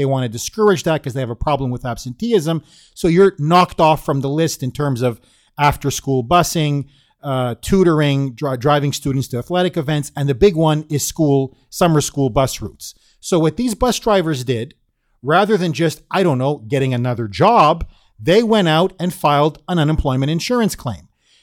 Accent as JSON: {"language": "English", "country": "Canada", "said": "I am Canadian, in fact."}